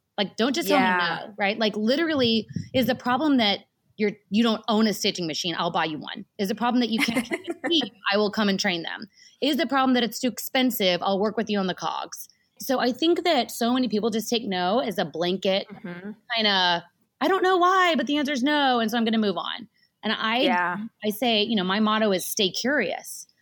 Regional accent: Texas, United States; Y'all, I say y'all, I'm from Texas.

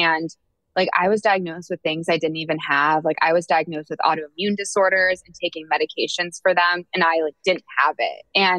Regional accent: Oakville, Ontario, Canada; now in United States; I'm originally from Toronto

